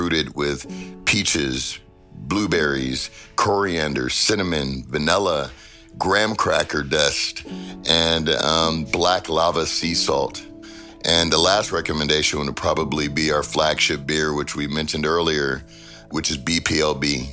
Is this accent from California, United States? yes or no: yes; Inglewood, California, United States; born there; Inglewood, California. It's a city that I was born in. I was born in Sentinella Hospital